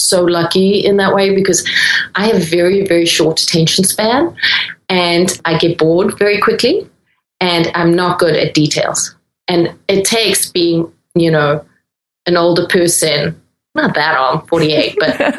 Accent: Durban, KwaZulu-Natal, South Africa; now in United States; where I grew up in Durban

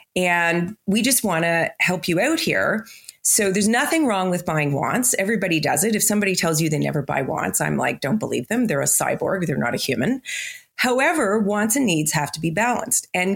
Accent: Canada; Like I'm Canadian

